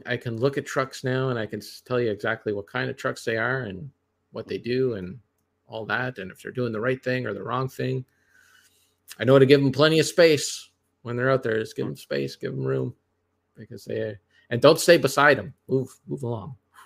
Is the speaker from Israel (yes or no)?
no; Canada; But that's just when our country was founded. We were here as a British colony well before.